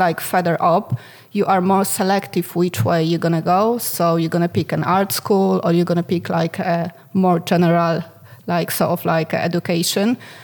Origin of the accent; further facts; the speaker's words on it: Poland; English is a second language; moved away as an adult; now in United Kingdom; Obviously, I'm from Poland, all the way from like Luton Airport this time.